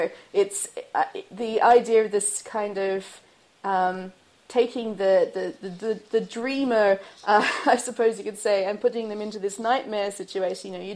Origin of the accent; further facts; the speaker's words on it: Australia; now in United Kingdom; I'm an immigrant to the UK, so I'm from Australia originally